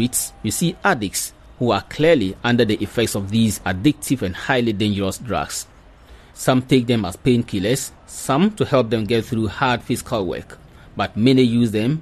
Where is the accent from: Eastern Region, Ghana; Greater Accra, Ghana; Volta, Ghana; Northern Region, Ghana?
Northern Region, Ghana; Tamale; Here in my hometown of Tamale in northern Ghana